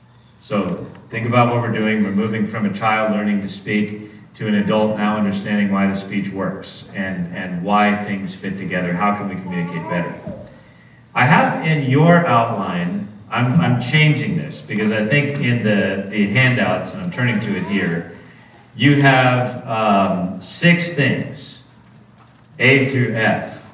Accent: California, United States; I'm a Californian, we're pretty open people

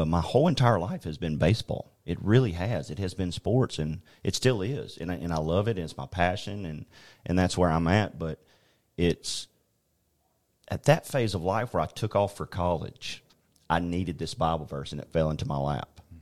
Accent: Childersburg, Alabama, United States; Well, I grew up in Childersburg, not far from here, and had a really supportive mom and dad

